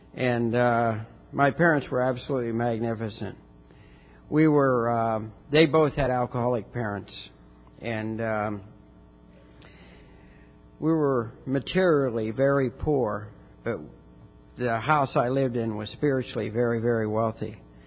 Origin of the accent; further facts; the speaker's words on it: Martins Ferry, Ohio, United States; born there; now in Ocala, United States; I was born in Martins Ferry, Ohio, a small town on the Ohio River just south of Pittsburgh.